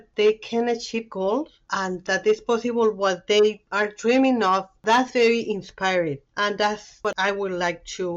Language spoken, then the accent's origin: English; Colombia; now in Canada; I grew up in Colombia and came to Canada like 33 years ago.